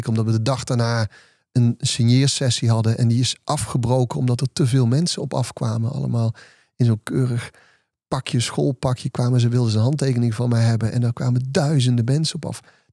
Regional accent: Geldrop, North Brabant, Netherlands; Want zoals je weet, kom ik uit Gelderop.

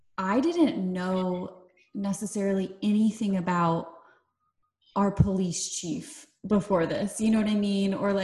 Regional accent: Georgia, United States; I mean, I'm from the South, so like, I'm from Georgia.

